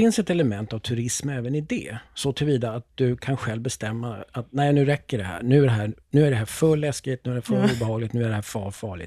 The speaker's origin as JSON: {"language": "Swedish", "region": "Norrbotten County", "country": "Sweden", "tie": "born or raised there", "moved": "yes", "lives_now": "Uppsala, Sweden", "said": "Jag är liksom född och uppvuxen då i Norrbotten och så sen till Uppsala. Och jag har egentligen aldrig lämnat Uppsala."}